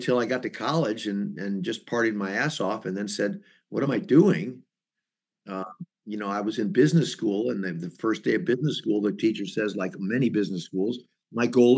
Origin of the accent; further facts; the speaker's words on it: St. Louis, Missouri, United States; I grew up in St. Louis. My dad's a lawyer.